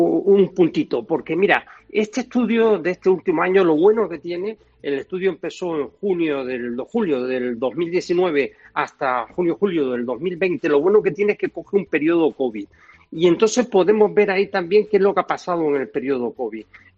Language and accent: Spanish; Canary Islands, Spain; Yo soy canario y se van a enfadar mucho conmigo, mi gente de allí